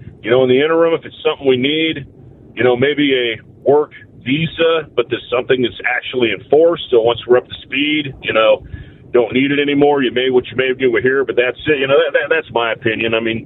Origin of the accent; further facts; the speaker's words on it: San Francisco, California, United States; yes, I'm from San Francisco, but I don't agree with anything they do.